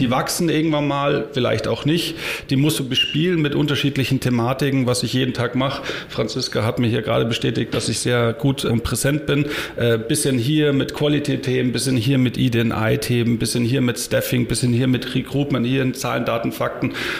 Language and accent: German; Dachau, Bavaria, Germany; also born or lived in Colombia / Ecuador / Venezuela; Ich bin in Dachau aufgewachsen oder geboren und dann mit meinem Vater